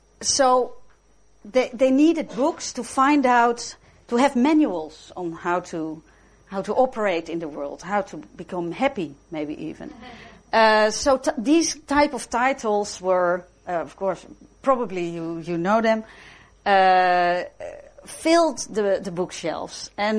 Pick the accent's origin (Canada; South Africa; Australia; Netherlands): Netherlands; Amsterdam, North Holland; English is a second language; I grew up in Amsterdam in the 1960s and 70s. My parents were hippies, we could say.